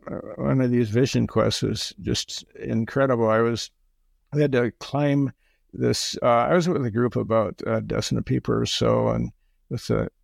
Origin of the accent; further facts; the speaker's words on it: Florida, United States; I'm being from Florida. I'm freezing.